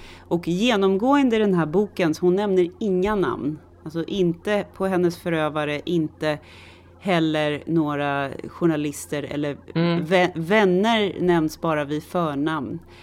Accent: Stockholm, Stockholm County, Sweden; jag har vuxit upp i Tensta

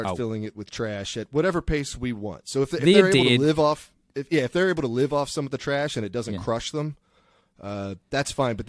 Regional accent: East Coast, United States; They don't know that I'm some redneck from the East Coast.

